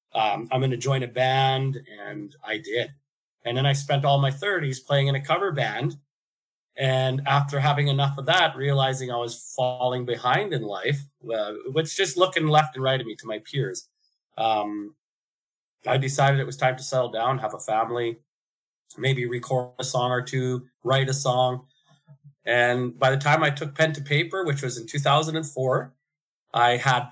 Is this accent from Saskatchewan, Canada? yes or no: no; Thompson, Manitoba, Canada; born there; I was born in Thompson, Manitoba, in the nickel mine city. And my uncles and family, my dad moved up there in the early 70s